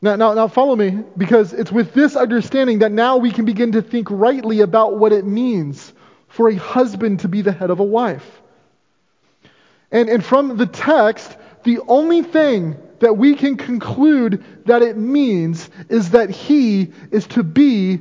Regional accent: Seattle, Washington, United States; I grew up in Seattle on the pier around lots of boats. I mean, I grew up in an area very much like New Bedford.

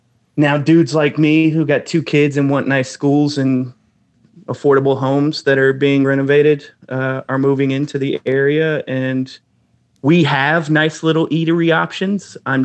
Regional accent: Dallas, Texas, United States; also born or lived in Irving; now in Richardson, United States; I was born in Irving, Texas, which is a little suburb outside of Dallas. It's where the DFW airport is. Then I grew up pretty much everywhere around Dallas. I currently reside in Richardson, Texas, which is probably the closest suburb to Dallas

